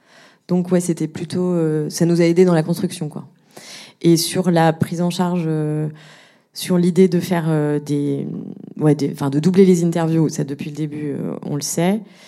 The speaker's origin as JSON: {"language": "French", "country": "France", "accent": "French", "said": "j'ai un fort accent français"}